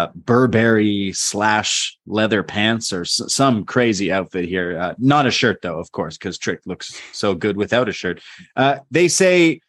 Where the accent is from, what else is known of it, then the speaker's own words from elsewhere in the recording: Ghana; and I'm from Ghana, the country of gold.